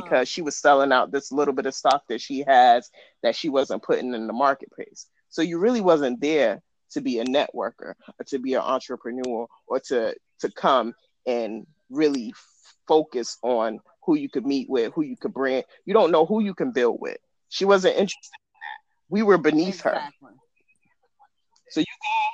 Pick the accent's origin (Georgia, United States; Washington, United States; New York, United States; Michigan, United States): Georgia, United States; I'm from Georgia.